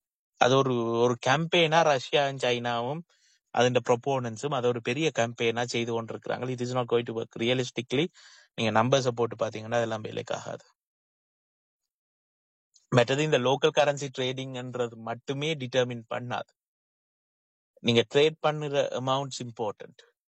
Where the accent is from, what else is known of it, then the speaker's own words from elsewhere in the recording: Sri Lanka; இலங்கையில இருந்து கொண்டு நாங்கள் இலங்கையர்கள் அந்த இலங்கையில இருக்கிறவர்கள்